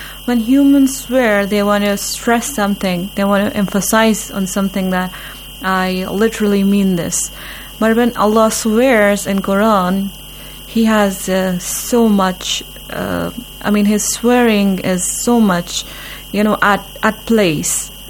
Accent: Jammu and Kashmir, India; I'm from Indian Administrative Kashmir.

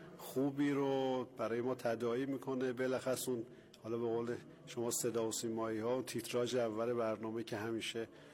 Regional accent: Taleqan, Alborz, Iran; ما اصالتا طالقانی هست

